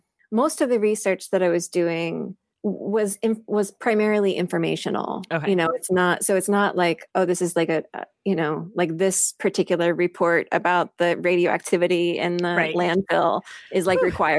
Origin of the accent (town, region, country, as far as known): Missouri, United States; born or raised there